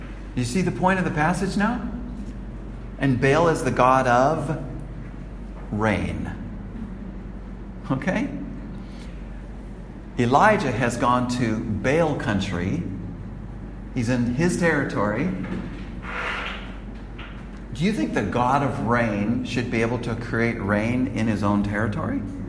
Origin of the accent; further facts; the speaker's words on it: United States; You know, I come from America. It's a long way away. It's 12 time zones away right now. That's the other side of the world.